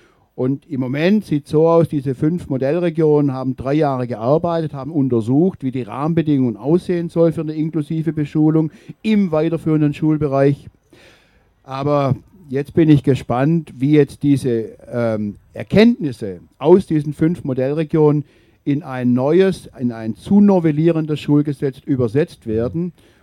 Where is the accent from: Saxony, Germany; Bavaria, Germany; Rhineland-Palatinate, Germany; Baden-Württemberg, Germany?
Baden-Württemberg, Germany; Tübingen; aber in meiner Heimatstadt Tübingen ist es eine bare Selbstverständlichkeit